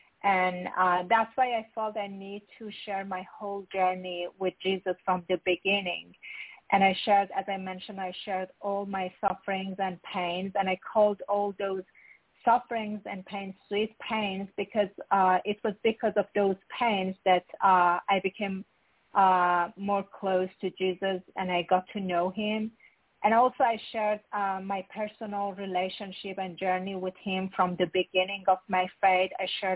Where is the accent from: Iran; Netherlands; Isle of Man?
Iran; my memories of growing up in Iran under the harsh dictates of Sharia law